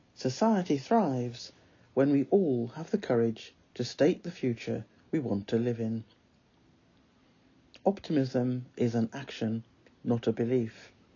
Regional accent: Johns Creek, Georgia, United States; I'm from Johns Creek, GA

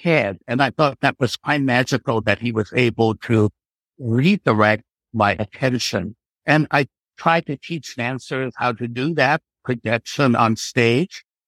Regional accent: New York, United States; also born or lived in Shanghai, China; I was actually born in old China before the change in government in 1949, and then went through Southeast Asia and came to New York. I was five when we left China. It was quite a journey getting from Shanghai to New York.

